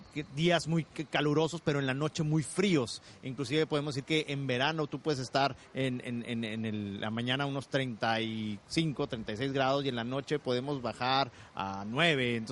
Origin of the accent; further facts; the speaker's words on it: Chihuahua, Mexico; Soy de Chihuahua, ¿no?